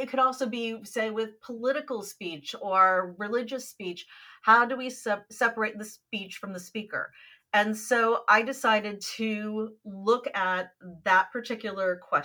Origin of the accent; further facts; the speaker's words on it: Kansas, United States; The first was that I grew up in Kansas, and like a lot of kids from that state